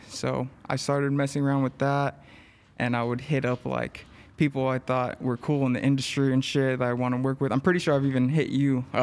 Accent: Los Angeles, California, United States; So I grew up in East LA.

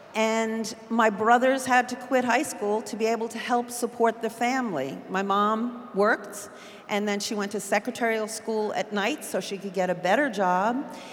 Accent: New York, United States; I grew up in Bedford-Stuyvesant.

